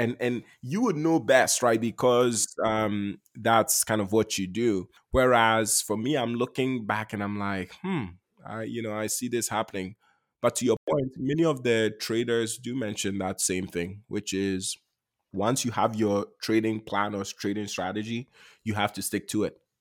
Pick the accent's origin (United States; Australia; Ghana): Ghana; Because I was born and raised in Ghana.